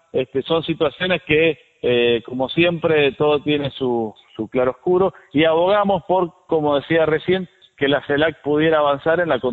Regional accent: Argentina; Quizás como argentino podemos hacer un balance

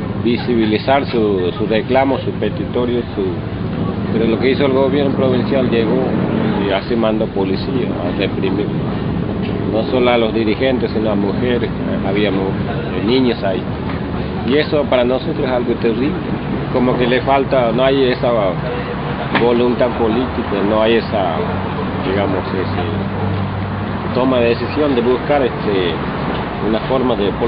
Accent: Formosa, Argentina; soy el referente de Wichí, pertenezco al oeste de Formosa. Nosotros vinimos a esto, llegar acá a Buenos Aires

